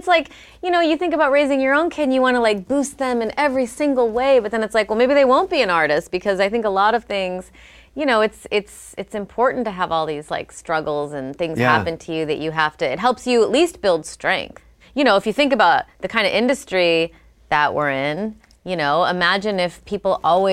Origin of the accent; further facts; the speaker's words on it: Rockford, Illinois, United States; A small town called Rockford. I went to public school.